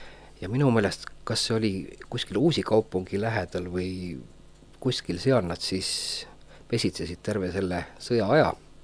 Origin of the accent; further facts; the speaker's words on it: Türi, Järva County, Estonia; also born or lived in Paide; Ja siis viidi mind Türile tagasi ja seal ma siis elasin ja kasvasin.